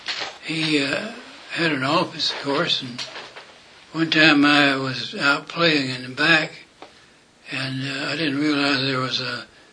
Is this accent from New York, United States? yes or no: no; Lufkin, Texas, United States; And I grew up in Lufkin, went to the elementary school, high school, and...